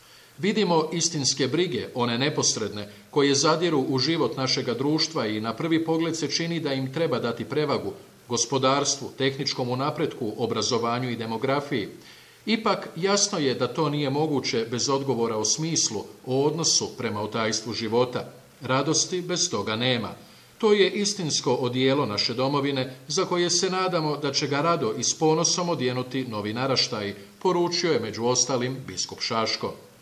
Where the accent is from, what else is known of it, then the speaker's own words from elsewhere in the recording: Croatia; Kao djelatnik Svete Stolice, a k tome i kao Hrvat, moram priznati